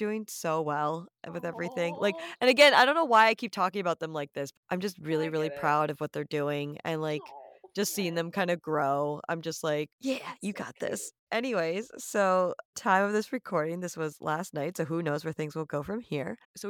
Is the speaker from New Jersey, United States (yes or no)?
no; Rhode Island, United States; I'm a seafood girl, but you know, growing up in Rhode Island, you kind of have to be.